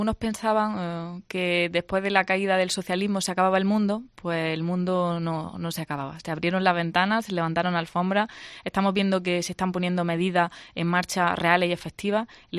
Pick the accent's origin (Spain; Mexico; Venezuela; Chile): Spain; Quesada, Andalusia; Yo soy de Quesada, un municipio que próximamente, si no lo remedia nadie, va a bajar de los 5.000 habitantes